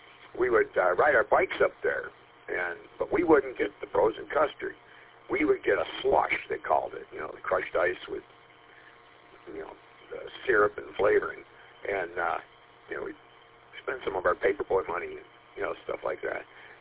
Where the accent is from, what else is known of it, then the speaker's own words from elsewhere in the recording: Roseville, Michigan, United States; I remember as a kid, you know, and I grew up in Roseville, too, and then moved out to the Utica area.